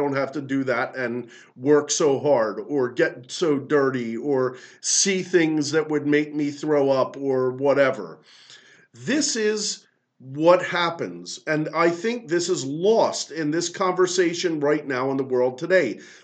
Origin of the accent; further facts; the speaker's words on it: Seattle, Washington, United States; I grew up in Seattle area, out in the woods, and I just didn't like that, and I like the hustle bustle of the city.